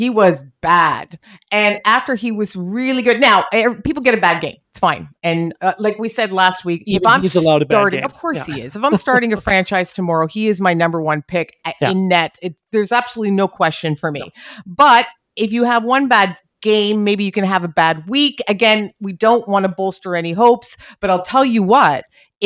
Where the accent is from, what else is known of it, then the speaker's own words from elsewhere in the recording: Canada; And as a Canadian hockey fan, I mean, one of my favorite sporting moments of all time is the Golden Goal.